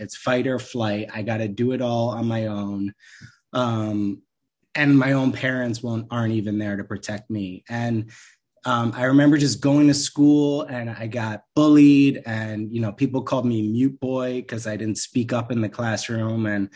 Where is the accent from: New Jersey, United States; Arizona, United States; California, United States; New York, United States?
New York, United States; I grew up in New York, in a very perfect looking town, perfect looking everything on Long Island.